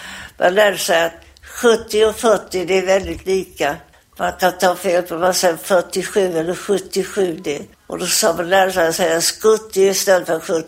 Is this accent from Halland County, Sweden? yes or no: yes; Falkenberg, Halland County, Sweden; jag är uppvuxen i Falkenberg